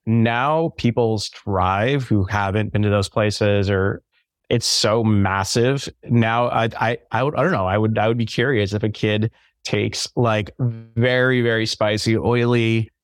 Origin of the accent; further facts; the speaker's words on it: California, United States; Because as a kid growing up, I grew up in Northern California.